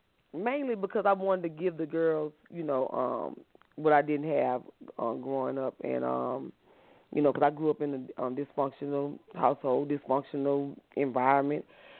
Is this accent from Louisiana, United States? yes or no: yes; Baton Rouge, Louisiana, United States; moved away as an adult; now in Atlanta, United States; I'm 42 years old. I'm from Baton Rouge, Louisiana. My husband and I, and with family, relocated to Atlanta, Georgia. I think it's been about 11 years now.